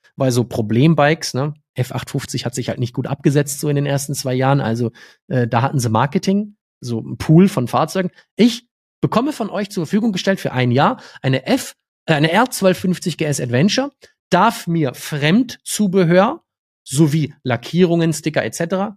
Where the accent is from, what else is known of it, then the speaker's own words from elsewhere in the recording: Munich, Bavaria, Germany; Ich komme aus München